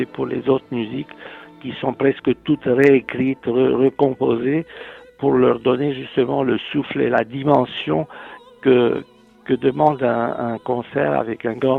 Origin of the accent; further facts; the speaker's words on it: Romania; moved away as an adult; now in France; je suis venu de Roumanie, mon pays d'origine, avec un gros cahier cartonné plein de musique